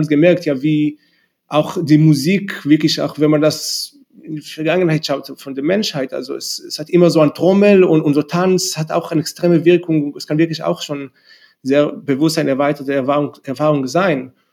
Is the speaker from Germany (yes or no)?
no; Israel; German is a second language; also ich komme aus Israel ursprünglich und dann so ein bisschen üblicherweise war ich danach nach dem Militär in Indien